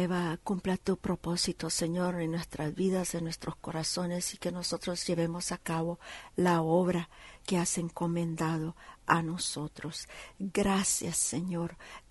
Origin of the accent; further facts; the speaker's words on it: Nicaragua; Nicaragua, en especial nuestra familia Kelly, Señor, que está ministrando a los niños y a la comunidad allá en mi tierra natal.